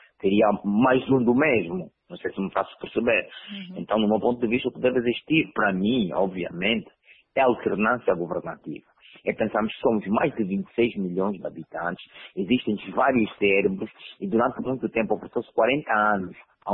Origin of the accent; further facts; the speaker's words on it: Angola; Tudo bem, enquanto angolanos, é o partido no poder há mais de 40 anos